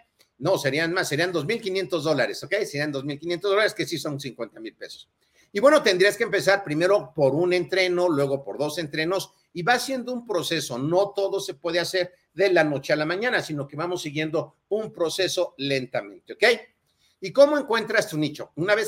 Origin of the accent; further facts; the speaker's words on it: Mexico City, Mexico; Yo soy de la Ciudad de México